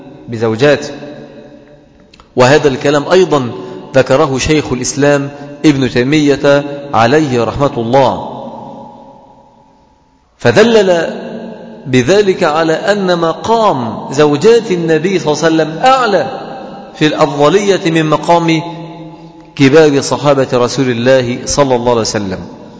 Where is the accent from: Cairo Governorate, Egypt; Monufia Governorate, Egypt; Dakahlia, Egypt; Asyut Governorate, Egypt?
Dakahlia, Egypt; Mansoura; يعني عندنا في المنصورة